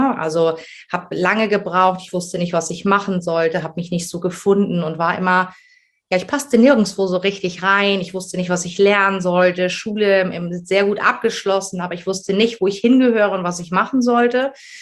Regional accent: Ramelsloh, Lower Saxony, Germany; Ich komme aus Ramelsloh. Das ist unter Hamburg.

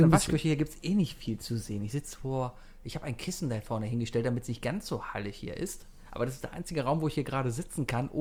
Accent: Cologne, North Rhine-Westphalia, Germany; Nein, ich bin Kölner.

